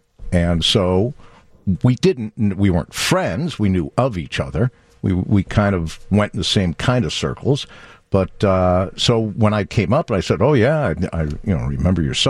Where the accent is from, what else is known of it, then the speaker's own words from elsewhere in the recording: Illinois, United States; So, but my dad, who I think secretly was a Sox fan, even though we grew up on the North Side.